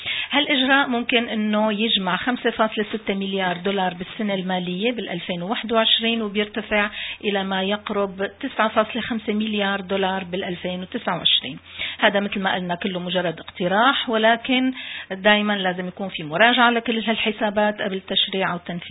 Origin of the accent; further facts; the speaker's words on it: Damascus, Damascus Governorate, Syria; طبعا أنا أصلي حمصي أكيد وخلقت بالشام وربيت بالشام